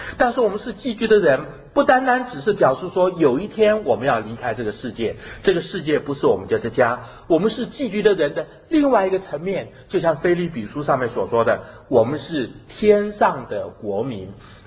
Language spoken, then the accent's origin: Chinese; Chiayi, Chiayi County, Taiwan; 我在台湾的嘉义长大，那么我长大的时候过程当中呢，那么虽然我小的时候就可以讲闽南话，但是我的台湾同学看到我还是说我是瓦辛娜， 说我是外省人